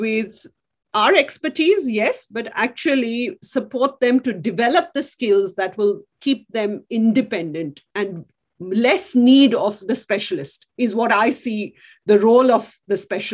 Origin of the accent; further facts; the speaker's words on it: India; now in Australia; Cricket. I'm an Indian.